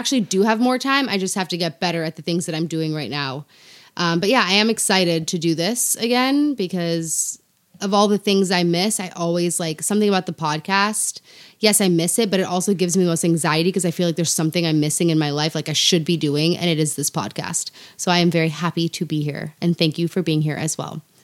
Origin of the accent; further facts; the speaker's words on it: South Africa; I mean, I am originally from South Africa, for those of you who don't know. So I do have family there.